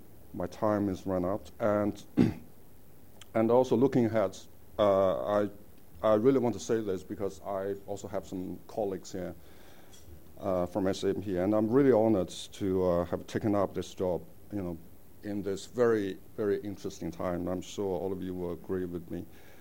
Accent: Jilin, China; I was really, really showing off for my parents and my folks in my hometown in Jilin.

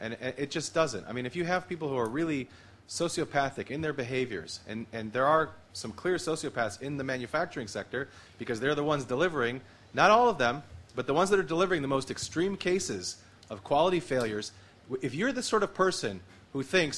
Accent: United States; I just picked the United States because I'm American, I understand people here are from other countries as well.

